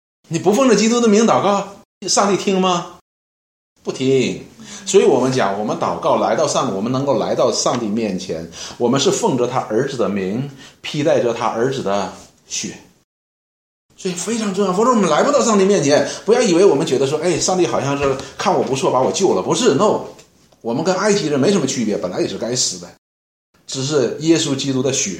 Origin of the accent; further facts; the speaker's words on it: Northeast China, China; 我们东北人这里都是东北人